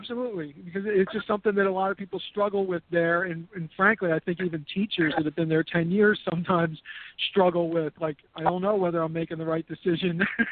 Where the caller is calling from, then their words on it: Philadelphia, Pennsylvania, United States; calling from Philadelphia.